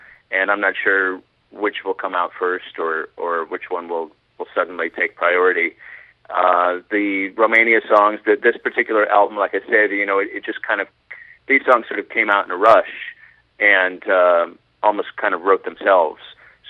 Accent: United States; I just figured, well, I'm an American, and being Jewish didn't really play into it

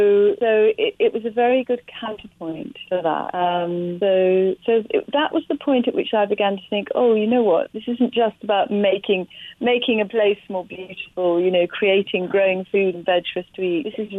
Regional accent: South of England, United Kingdom; now in Hertfordshire, United Kingdom; I'm from the south of England.

